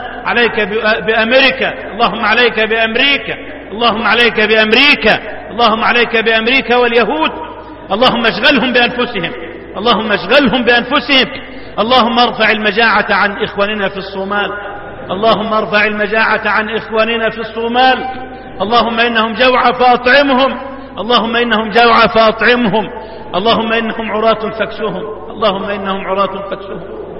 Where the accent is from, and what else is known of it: Egypt